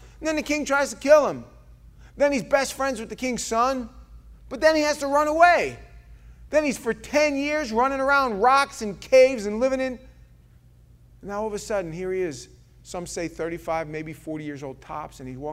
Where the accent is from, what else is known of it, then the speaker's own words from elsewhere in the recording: New York City, New York, United States; I'm from New York, from the street. I lived the vast majority of my first part of my life as a criminal.